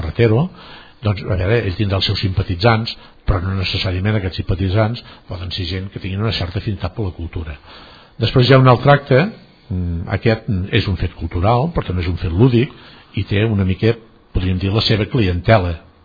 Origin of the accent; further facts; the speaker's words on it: Catalonia, Spain; a tots ens pot interessar, com a catalans, com a ciutadans d'aquest país